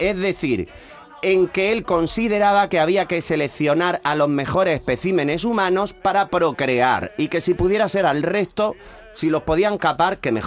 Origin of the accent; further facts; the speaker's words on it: Spain; Como español te sientes como obligado a romper el silencio y no es necesario